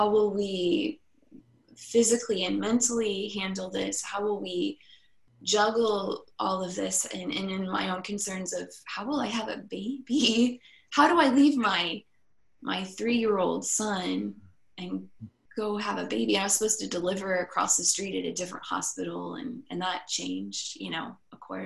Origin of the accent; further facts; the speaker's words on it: Illinois, United States; also born or lived in Dallas; We moved across the country. We had moved from Dallas back to where I was born and raised in Illinois.